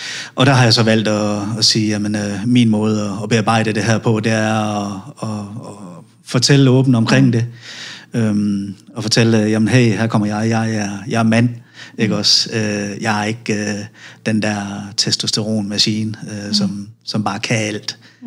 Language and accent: Danish; Viborg, Central Denmark Region, Denmark; og jeg er 38 år, bor i en lille midtjysk by, Bjernbro. Jeg kommer oprindeligt fra Viborg.